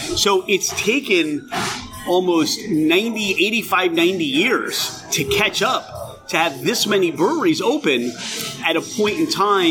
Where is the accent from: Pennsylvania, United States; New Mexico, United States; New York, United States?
Pennsylvania, United States; Oh, we're from Delco. So Delco is the epicenter of the corner bar.